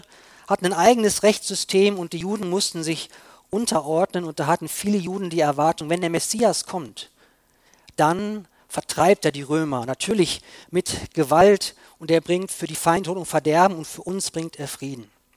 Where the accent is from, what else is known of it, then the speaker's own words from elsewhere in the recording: Bielefeld, North Rhine-Westphalia, Germany; moved away as an adult; Meine Heimat ist Bielefeld. Gibt es wirklich, da komme ich her. Und ja, jetzt wie gesagt, seit Sommer letzten Jahres hier in Oberbayern